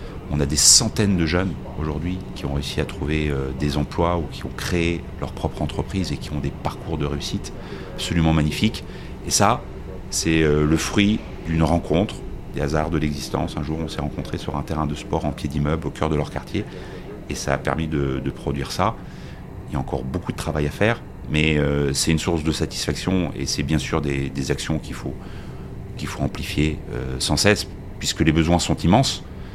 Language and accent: French; Paris, Île-de-France, France; now in Lyon, France; Alors écoutez, j'ai grandi à Paris. J'étais supporter du PSG en France, mais ça fait maintenant 25 ans que j'habite à Lyon.